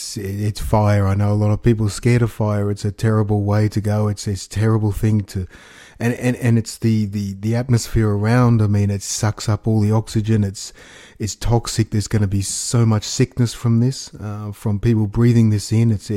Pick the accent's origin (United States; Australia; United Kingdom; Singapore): Australia; We are the Australian people.